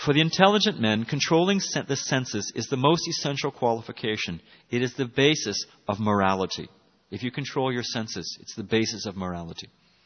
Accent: United States; I was raised in America.

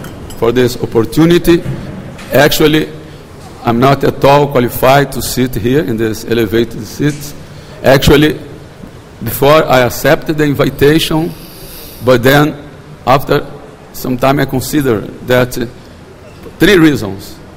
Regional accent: Brazil; first language Brazilian Portuguese; English is a second language; I have some language problems because my mother language is Brazilian Portuguese

